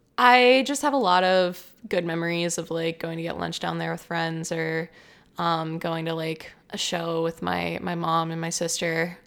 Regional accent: Upper St. Clair, Pennsylvania, United States; So I grew up in Upper St. Clair, which is definitely an uppity community.

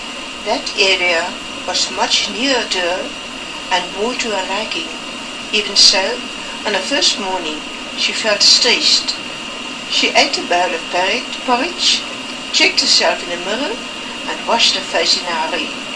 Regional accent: Vredendal, Western Cape, South Africa; I was born on the West Coast, small little town named Fredendal. It's during the last days it was fairly a big place nowadays, but in my days it was a very small school.

